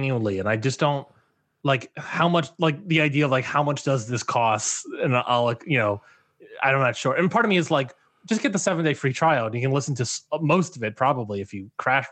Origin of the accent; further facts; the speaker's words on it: Maryland, United States; I am originally from the Maryland DMV area, DMV, D.C., Maryland, Virginia.